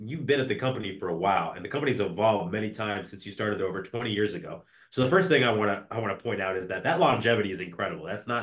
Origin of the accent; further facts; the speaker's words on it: West Coast, United States; because I come from the West Coast myself